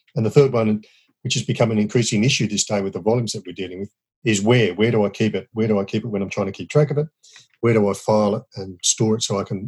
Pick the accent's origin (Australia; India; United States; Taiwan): Australia; I'm an Australian male.